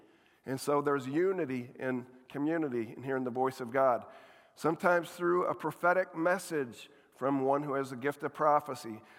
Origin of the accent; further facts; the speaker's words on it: Jamestown, New York, United States; also born or lived in Kansas; I finally returned home for Christmas, went into my hometown home in New York, Jamestown, New York